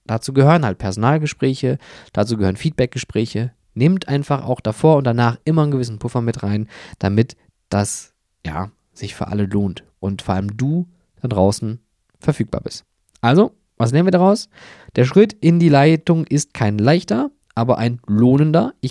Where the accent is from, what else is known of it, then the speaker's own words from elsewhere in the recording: Germany; Und da habe ich als Deutscher natürlich klar gesagt, Pünktlichkeit.